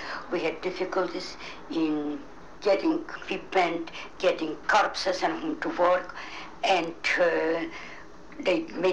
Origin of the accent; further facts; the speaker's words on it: Warsaw, Masovian Voivodeship, Poland; moved away as an adult; now in United States; I came from Warsaw, Poland, to the United States to see the World's Fair.